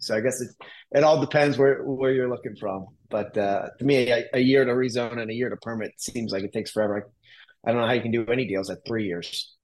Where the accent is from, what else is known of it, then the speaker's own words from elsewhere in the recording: Florida, United States; So, I mean, I grew up in the Tampa Bay area, second generation real estate kid